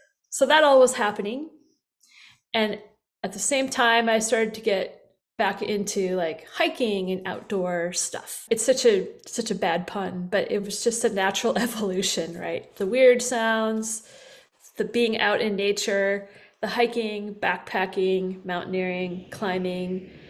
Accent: Wisconsin, United States; moved away as an adult; also born or lived in San Francisco; So I grew up in Wisconsin, and I was like, this has been a good place to grow up, but I got to get to a coast.

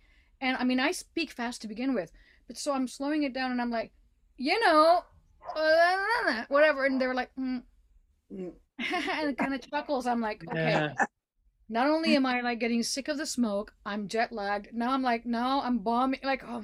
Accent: Mexico; I mean, it was like, you know, being Mexican and, you know, not look

